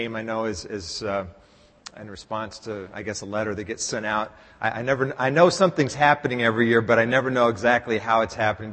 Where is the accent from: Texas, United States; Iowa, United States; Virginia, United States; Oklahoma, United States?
Texas, United States; Dallas; And some of you know that I grew up in Dallas. My sister still lives in Dallas.